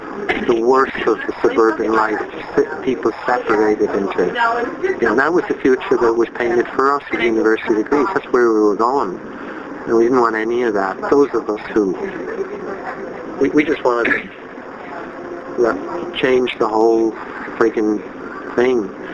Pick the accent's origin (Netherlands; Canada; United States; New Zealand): Canada; Ontario; moved away; When my friend Jack and I came down here from Ontario, we were sure in 1970, 1971 that the whole society was going to collapse.